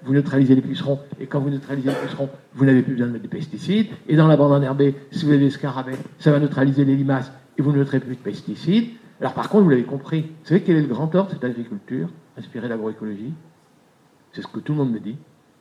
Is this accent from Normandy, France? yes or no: yes; Normandy, France; Ils étaient intelligents, hein, et normands, je suis normand